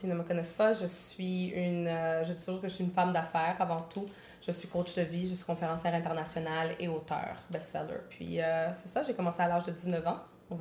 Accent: Montreal, Quebec, Canada; born there; Je suis née ici, à Montréal.

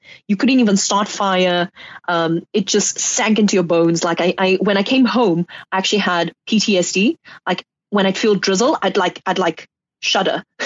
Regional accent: Eastern Cape, South Africa; because I'm actually from the Eastern Cape. Whoop, whoop. So I grew up in that area.

